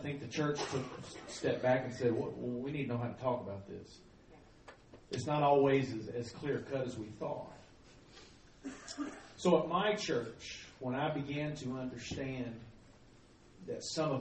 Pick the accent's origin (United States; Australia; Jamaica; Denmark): United States; Tennessee; now in Dallas, United States; I grew up in Tennessee, so I'm on the mission field in Dallas.